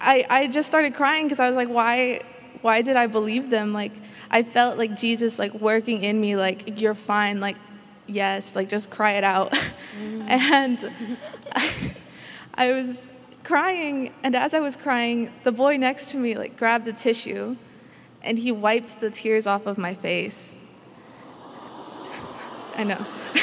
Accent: Olathe, Kansas, United States; I'm from Olathe, Kansas.

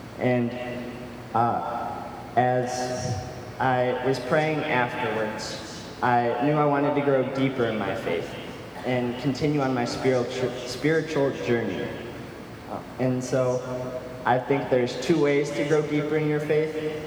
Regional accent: Algonquin, Illinois, United States; so hey guys … I'm from Algonquin, Illinois.

